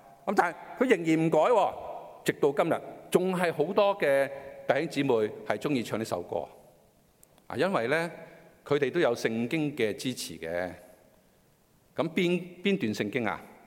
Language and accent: Cantonese; China; 我哋中國人講就係和尚撐啊